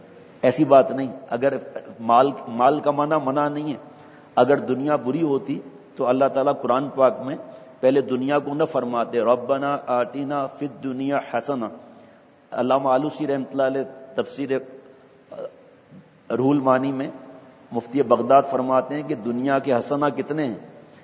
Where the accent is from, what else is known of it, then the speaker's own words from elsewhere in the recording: Sindh, Pakistan; اور جو ہم گاؤں کے رہنے والے ہیں پاکستان میں, تھر پارکر, ادھر تھر پارکر ہیں